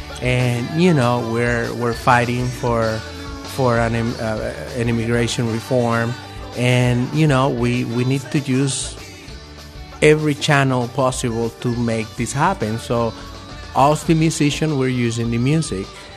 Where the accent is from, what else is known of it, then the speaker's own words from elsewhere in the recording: Venezuela; moved away as an adult; I'm from Venezuela, and even though I've been living here for 20 years